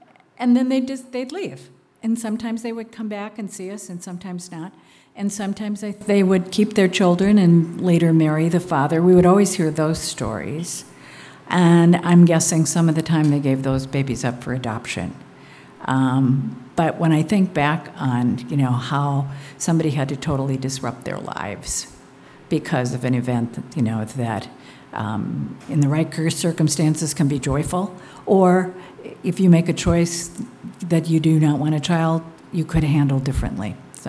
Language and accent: English; St. Paul, Minnesota, United States; I grew up in St. Paul, Minnesota, which was at that time a very Catholic city. Everybody I knew was Catholic. We all went to Catholic schools.